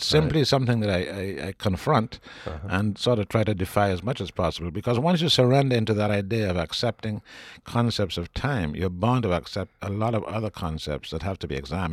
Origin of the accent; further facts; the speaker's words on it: St. Lucia; You know, I'm just simply a St. Lucian. What that means in terms of an apparent lack of history and an apparent lack of culture is not how I judge the country I come from.